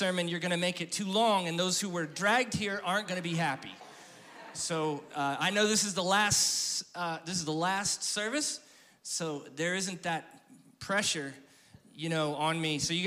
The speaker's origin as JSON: {"language": "English", "town": "Fellsmere", "region": "Florida", "country": "United States", "said": "I'm from Felsmere, so either I'm going to talk like a redneck or Mexican, or my daughter's Ugandan. So those are the accents that I have."}